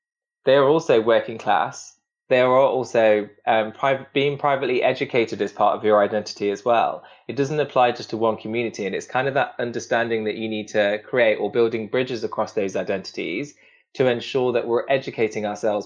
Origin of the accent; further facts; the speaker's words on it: Derby, East Midlands, United Kingdom; I'm Indian, I'm Sikh, I'm working class, I'm from Derby